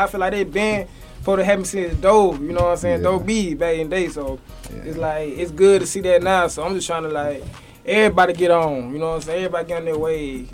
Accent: Montgomery, Alabama, United States; Well, yeah, I grew up in Montgomery, man.

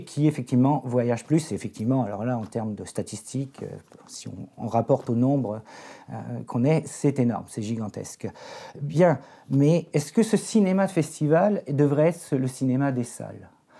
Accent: Quebec, Canada; on est québécois, forcément

